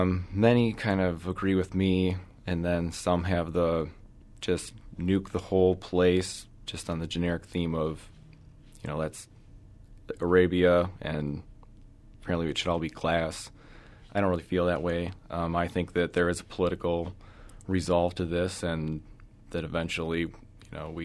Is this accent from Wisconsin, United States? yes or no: yes; Coon Valley, Wisconsin, United States; I'm from Coon Valley originally, which is right outside of La Crosse. I grew up on a dairy farm